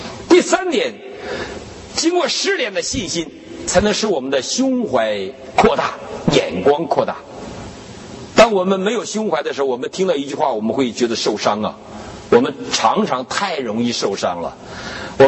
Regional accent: China

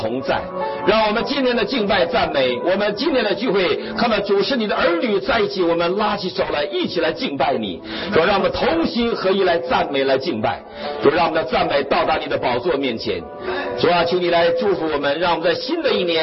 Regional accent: Northeast China, China; now in United States; 在美国过年我们没有家乡的饭，尤其我们东北人没有啊酸菜炖粉条啊

